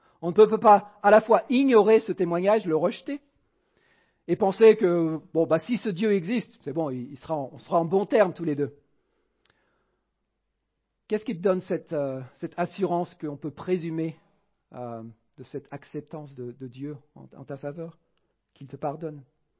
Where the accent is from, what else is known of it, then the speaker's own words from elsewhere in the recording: France; also born or lived in United States; malgré mes 20 ans aux États-Unis, j'ai grandi en France, donc je sais ce que c'est de grandir ici.